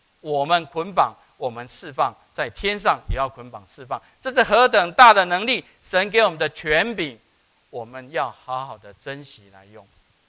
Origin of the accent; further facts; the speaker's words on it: Taiwan; 对，我从台湾来的